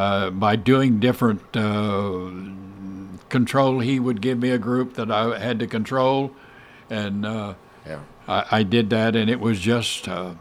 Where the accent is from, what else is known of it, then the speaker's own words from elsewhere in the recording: Oklahoma, United States; accent: Oklahoman; You sound like an Oklahoman. And I said, well, what the hell? I was born and raised in Oklahoma. Should I sound like I'm from Oklahoma?